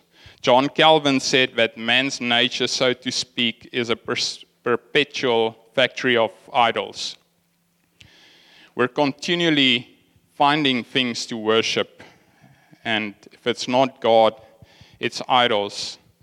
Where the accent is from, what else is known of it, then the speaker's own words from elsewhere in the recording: Lydenburg, Mpumalanga, South Africa; moved away as an adult; now in Cape Town, South Africa; I grew up in the Platteland, the countryside in Mpumalanga, a place called Lydenburg, and we had a farm outside of town where my father farmed with cattle.